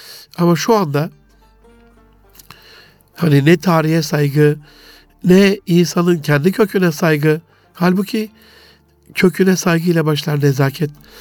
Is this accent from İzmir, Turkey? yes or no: no; Osmaniye, Turkey; also born or lived in Gaziantep; Çocukluğumda mesela Antep'ten Osmaniye'ye taşındık. Sanıyorum 6 yaşındayım. Hocazadeler mahallesinde işte büyük dedemiz, Ali dedemiz, onun olduğu o yerdeyiz. Yani orada geçti